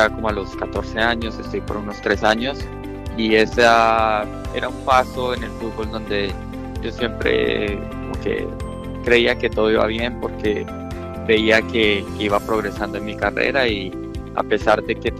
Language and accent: Spanish; Colombia; una vida pues normal de chico en Colombia, donde sabemos que la mayoría de las familias son católicas.